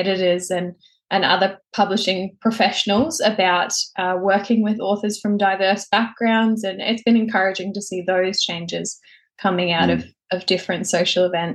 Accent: Melbourne, Victoria, Australia; So I'm from Melbourne, Australia.

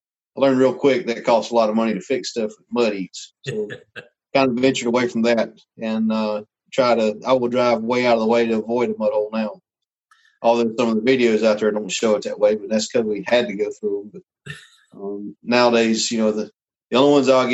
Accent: South Carolina, United States; I lived in South Carolina pretty much my whole life other than traveling a lot over the years.

